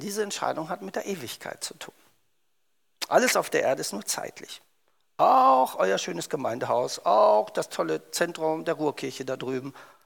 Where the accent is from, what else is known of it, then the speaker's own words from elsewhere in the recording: Hamburg, Germany; Heimat für mich ist nicht ein kleines Dorf in Hessen, sondern eine etwas größere Stadt, eine knapp 2 Millionen Stadt, Hamburg. Da bin ich in der Freien und Hansestadt Hamburg geboren und aufgewachsen.